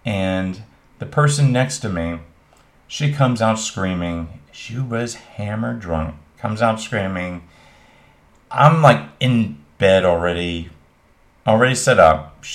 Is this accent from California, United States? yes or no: no; St. Petersburg, Florida, United States; Great thing about it is we're all from St. Pete, so people kind of come and go at will.